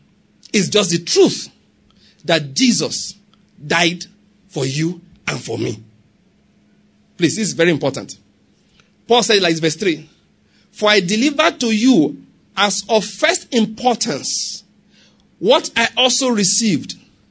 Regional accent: Anambra, Nigeria; now in United States; I'm from Anambra State. I live in America, but right now I'm in Nigeria.

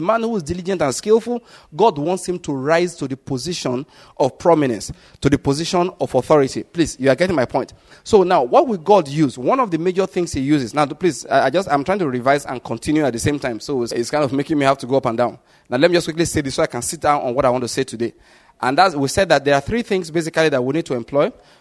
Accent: Nigeria; they employed me as a Nigerian.

